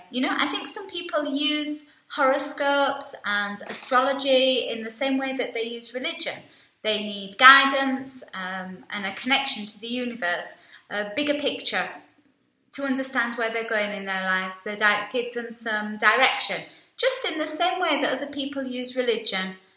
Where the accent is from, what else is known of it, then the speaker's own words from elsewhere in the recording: England, United Kingdom; I'm from England.